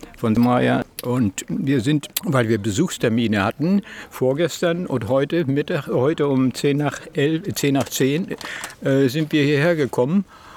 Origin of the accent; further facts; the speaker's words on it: Jena, Thuringia, Germany; Ja, hallo, ich bin aus Jena.